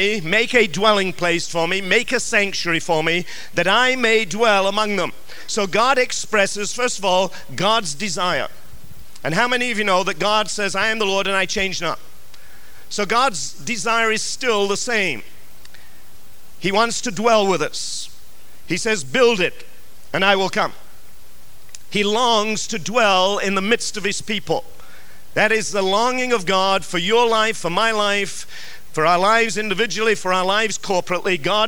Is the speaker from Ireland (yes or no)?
no; England, United Kingdom; now in United States; You know, when I came from England to America, I had to change. Now, I wasn't driving yet, but the moment I got my license, I could not drive the way I would have